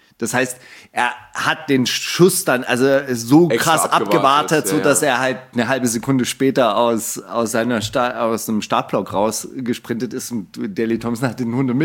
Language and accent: German; Stuttgart, Baden-Württemberg, Germany; ich bin ja in Stuttgart aufgewachsen